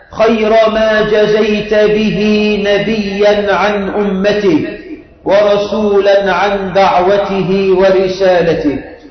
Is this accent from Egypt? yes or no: yes; Egypt